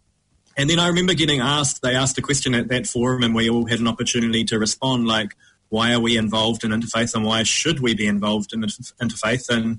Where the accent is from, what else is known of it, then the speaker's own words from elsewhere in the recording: Christchurch, Canterbury, New Zealand; I was brought up in Christchurch, which is not very multicultural anyway, and is quite conservative.